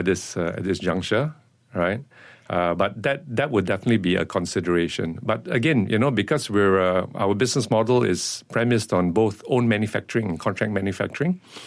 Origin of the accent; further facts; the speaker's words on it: Malaysia; I would say, of course, you know, being Malaysian, we're accustomed to, you know, what we need to do in terms of, you know, complying, you know, to business practices.